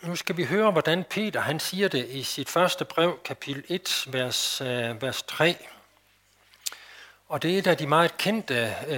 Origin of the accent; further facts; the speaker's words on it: West Jutland, Denmark; Men sådan det grundlæggende i min tro og i min teologi, den fik jeg grundlagt her i Vestjylland.